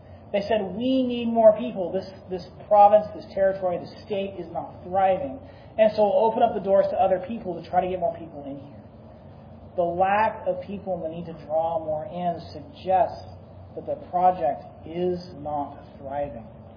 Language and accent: English; Texas, United States; It actually reminds me of my own history as a Texan.